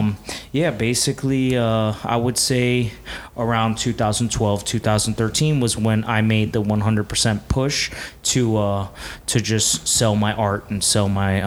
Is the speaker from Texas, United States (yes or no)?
no; Kendall, Florida, United States; So I was definitely born and raised in the suburbs, not in the ci